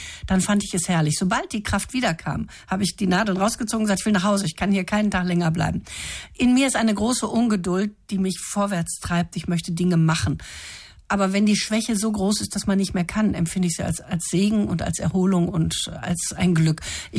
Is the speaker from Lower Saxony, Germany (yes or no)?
no; North Rhine-Westphalia, Germany; also born or lived in Korbach; Ich bin ein echtes Kind des Ruhrgebietes